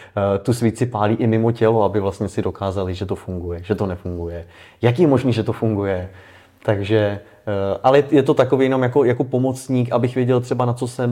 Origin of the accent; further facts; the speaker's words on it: Příbram, Central Bohemian Region, Czechia; Z Příbrami.